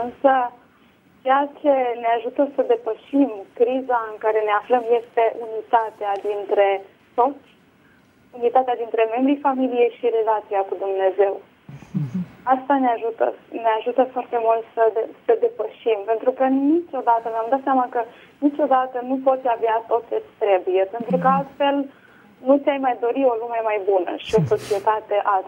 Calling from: Bucharest, Romania; și vă sunt din București.

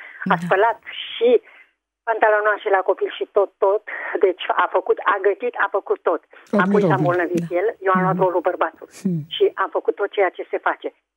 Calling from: Craiova, Dolj, Romania; de la Craiova.

